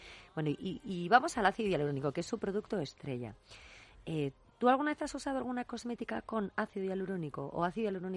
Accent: Vitoria, Basque Country, Spain; son de mi tierra, yo soy de Vitoria, y en Vitoria hay una marca de cosmética modernísima que compite internacionalmente con las mejores marcas

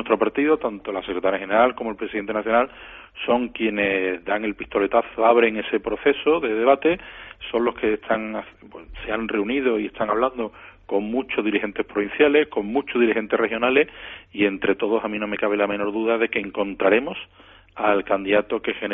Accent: Andalusia, Spain; A mí, como andaluz, lo que sí me gustaría saber

